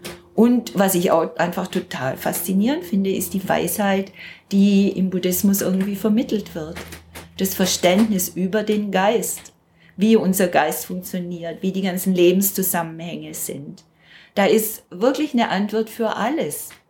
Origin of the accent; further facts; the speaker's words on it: Notzing, Bavaria, Germany; so in Notzing in dem Dorf, wurde das schon sehr kontrolliert und beobachtet irgendwie und auch beurteilt